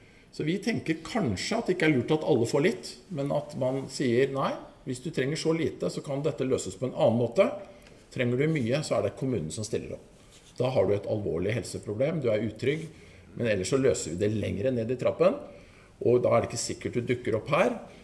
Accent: Bærum, Akershus, Norway; Ikke nødvendigvis der jeg kommer fra, Bærum, som driver bra og dyrt.

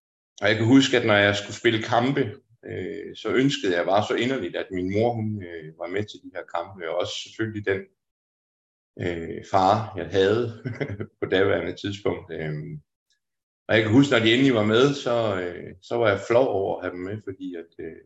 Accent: Aarhus, Central Denmark Region, Denmark; så er jeg 44 år gammel. Så det vil sige, at jeg er en 78'er. Og jeg er født og opvokset i og omkring Aarhus.

